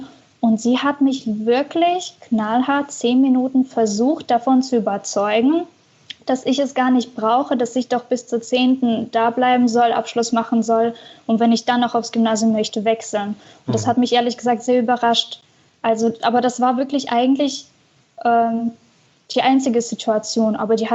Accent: Russia; now in Germany; ich komme aus Russland.

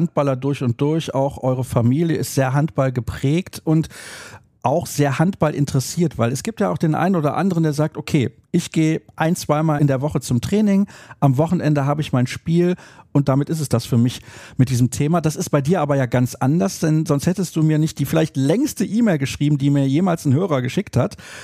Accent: Solingen, North Rhine-Westphalia, Germany; Und in meiner Heimatstadt in Solingen gab es dann immer, ich glaube dienstags, einen Überblick über den Amateurhandball

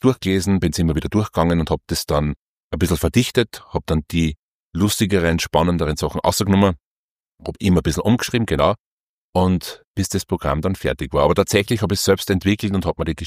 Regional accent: Upper Austria, Austria; Also ich bin im Hausruckviertel groß geworden, in einem Ort, der heißt Hortkirchen.

